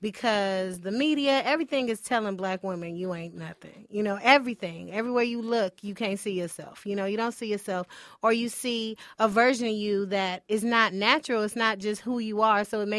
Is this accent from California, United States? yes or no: yes; Los Angeles, California, United States; And then I'm from the hood. Like, I'm from South Central.